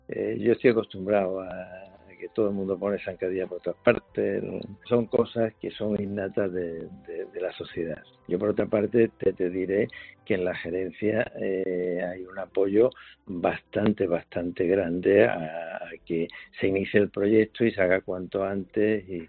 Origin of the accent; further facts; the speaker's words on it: Málaga, Andalusia, Spain; Yo soy malagueño y me gustaría dejar una gran obra en Málaga.